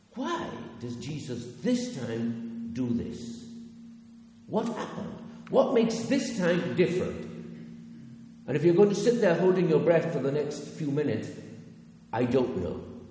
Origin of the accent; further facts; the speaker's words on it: Argentina; Because, you all know, I grew up in Argentina